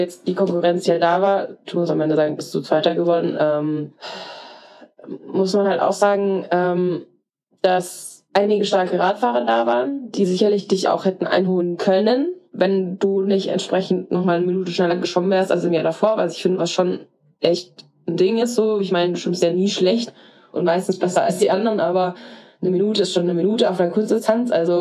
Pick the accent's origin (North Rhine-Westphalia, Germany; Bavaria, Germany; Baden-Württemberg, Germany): Bavaria, Germany; Regensburg; liegt halt ganz, ganz nah an meiner Heimatstadt Regensburg